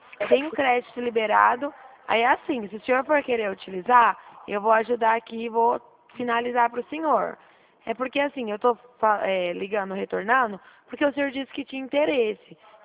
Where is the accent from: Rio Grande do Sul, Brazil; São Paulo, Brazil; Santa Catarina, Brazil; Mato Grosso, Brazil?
São Paulo, Brazil; eu sou de São Paulo.